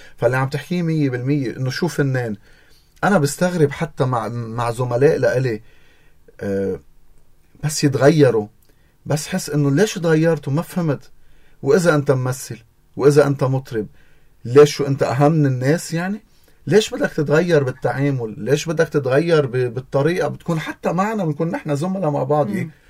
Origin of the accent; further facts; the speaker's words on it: Deir Mimas, Nabatieh Governorate, Lebanon; أنا من ضيعة اسمها دير ماميس وبس كان جديدة مرجعيون. ما عشت بضيعتي يعني, حس إنه المنطقة ضيقة علي وكان في احتلال إسرائيلي